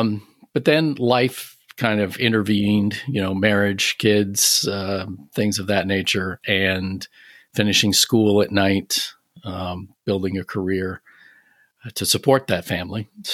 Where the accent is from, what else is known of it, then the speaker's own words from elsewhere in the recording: New Hampshire, United States; also born or lived in upstate New York; I live in the desert Southwest. I also lived in upstate New York for a while. I was born and raised in New Hampshire.